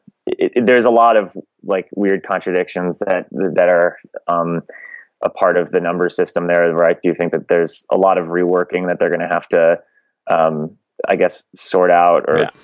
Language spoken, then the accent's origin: English; Miami, Florida, United States; I'm from Miami